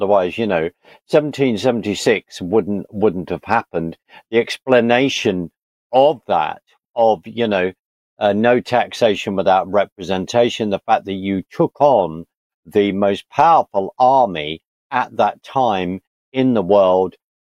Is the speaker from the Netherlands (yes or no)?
no; United Kingdom; I'm in the UK and I am British